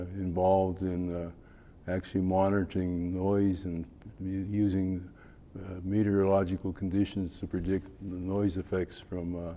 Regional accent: Pittsburgh, Pennsylvania, United States; Well, I was raised in Pittsburgh.

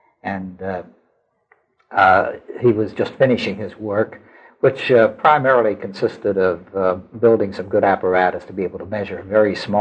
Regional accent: Huntington, West Virginia, United States; I was born in Huntington, West Virginia, and lived there through my high school years.

